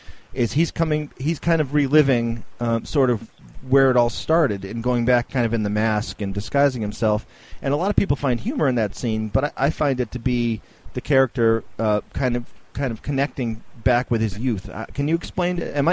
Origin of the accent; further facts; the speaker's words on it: New England, United States; growing up in New England and having been to a lot of those similar type places